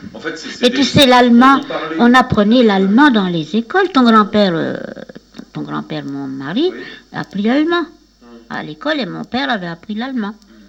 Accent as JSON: {"language": "French", "region": "Centre-Val de Loire", "country": "France", "said": "Nous, on est encore de la Touraine, c'est donc le premier fief de France."}